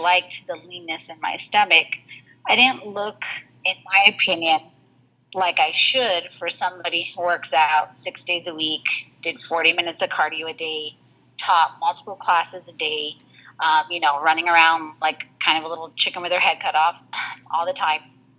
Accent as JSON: {"language": "English", "region": "New Mexico", "country": "United States", "said": "So let's see. … I'm from New Mexico."}